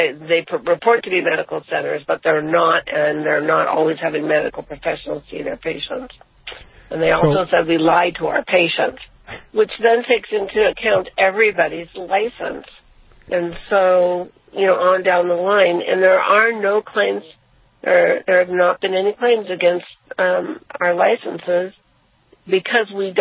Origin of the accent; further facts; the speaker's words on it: United States; So, you know, I as an American, am proud to be an American.